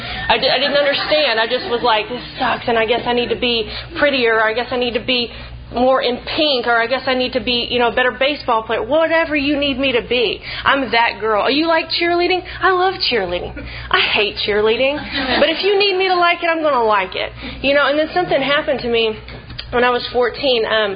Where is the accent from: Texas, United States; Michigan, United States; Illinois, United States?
Texas, United States; Sulphur Springs; I'm from East Texas originally. I'm from Sulphur Springs. I don't know if anybody knows where that is, but it's a little podunk town in East Texas, and I love it.